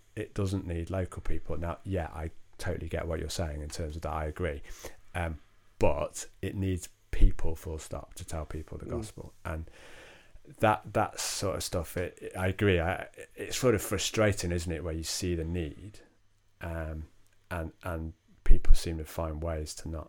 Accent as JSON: {"language": "English", "town": "Rochdale", "region": "North West England", "country": "United Kingdom", "said": "I'm from Rochdale."}